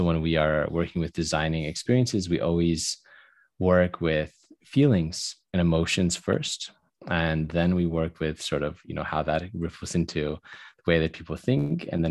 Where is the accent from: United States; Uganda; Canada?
United States; now in Denmark; I am originally from the States and I've lived in Denmark for 10 years.